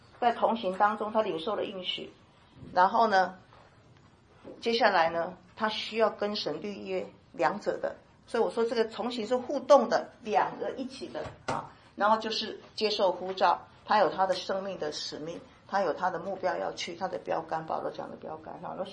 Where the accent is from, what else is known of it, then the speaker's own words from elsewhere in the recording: China; 那我们也我中国人很明白，特别是儿子哈